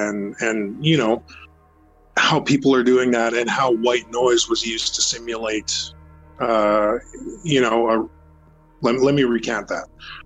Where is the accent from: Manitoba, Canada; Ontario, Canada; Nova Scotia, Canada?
Manitoba, Canada; Winnipeg; I grew up in Winnipeg, Manitoba, Canada, and we go on trips to, you know, British Columbia, like Burnaby to visit an uncle.